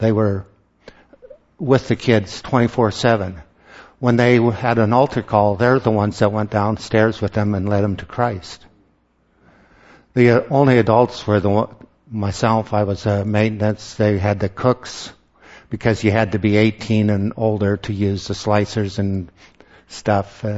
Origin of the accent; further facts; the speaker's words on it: Anchorage, Alaska, United States; This is where I grew up. This is in Anchorage. I was born and raised in Anchorage.